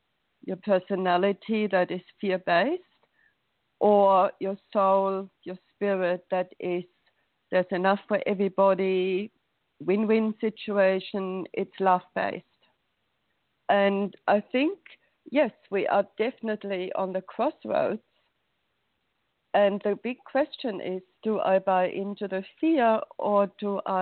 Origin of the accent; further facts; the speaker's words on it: Germany; born there; English is a second language; Look, so I was born in Germany, and I had your typical middle-class upbringing